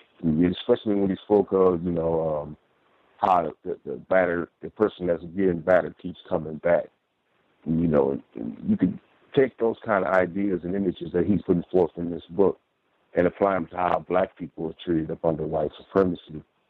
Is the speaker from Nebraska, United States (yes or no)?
yes; Nebraska, United States; I'm from Nebraska.